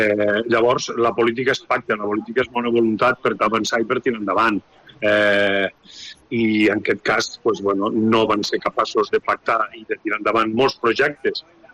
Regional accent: Lleida, Catalonia, Spain; però com a lleidatà em sap greu, no?

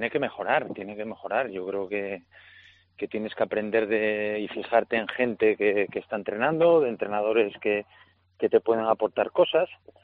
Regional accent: Gijón, Asturias, Spain; encantado de poder disfrutar siempre de mi tierra cuando no esté trabajando.

